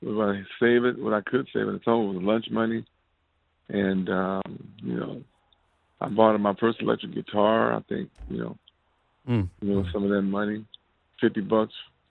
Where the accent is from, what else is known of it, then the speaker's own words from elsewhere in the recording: Compton, California, United States; I'm from Compton, man.